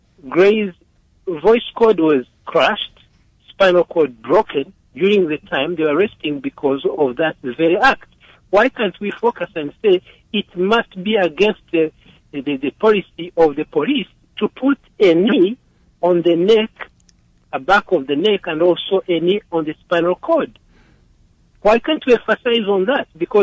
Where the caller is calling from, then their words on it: Maryfield, Virginia, United States; I'm calling from Virginia. Maryfield, Virginia. It's next Tyson's Corner.